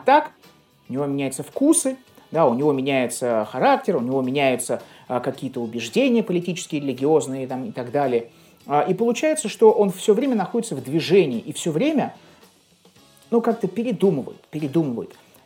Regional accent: Saint Petersburg, Russia; Я из Санкт-Петербурга вообще родом. Я родился в Ленинграде, вырос в Санкт-Петербурге.

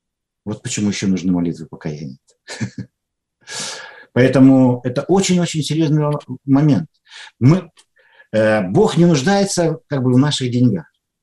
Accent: Russia; мы из России, мы хотим так же, как они, получать благословение

